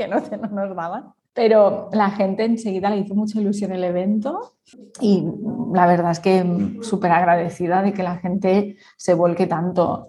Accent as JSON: {"language": "Spanish", "town": "Barcelona", "region": "Catalonia", "country": "Spain", "said": "aunque yo soy de Barcelona, no creo que Barcelona o Cataluña sea el lugar donde hacer eso, porque los catalanes no..."}